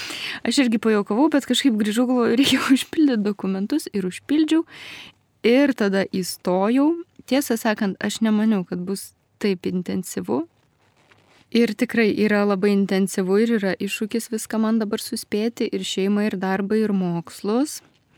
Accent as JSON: {"language": "Lithuanian", "town": "Vilnius", "region": "Vilnius County", "country": "Lithuania", "said": "Aš esu originaliai iš Vilniaus, bažnyčioje esu 10 metų"}